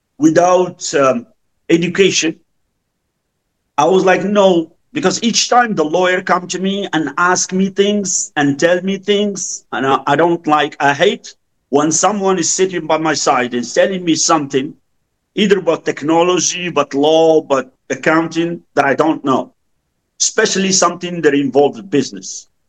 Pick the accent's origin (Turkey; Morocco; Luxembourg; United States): Morocco; English is a second language; moved away as an adult; also born or lived in France; Imagine I come from Morocco. I never been to Europe. The first day I came to France from the airport to the hotel.